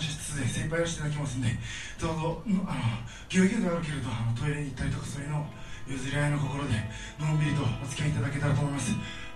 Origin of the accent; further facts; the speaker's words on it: Chiba, Japan; 自分の生まれ育ちは千葉県千葉市、というところなんですけど、まあ、都会なんだか田舎なんだか中途半端な街で、京葉工業地帯に立ち並んでる工場の煙突から出てる煙がそのまま追いかぶさったみたいな、ちょっぴりどんよりとしたような街なんですけど